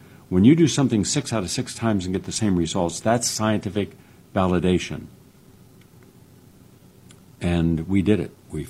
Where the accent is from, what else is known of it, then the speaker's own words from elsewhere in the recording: West Virginia, United States; I was puzzled by a phenomenon I had seen growing up in West Virginia